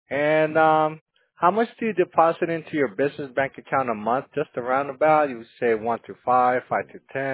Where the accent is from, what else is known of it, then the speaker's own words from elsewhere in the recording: Tustin, California, United States; I'm not from Korea. I'm from Tustin, California, sir.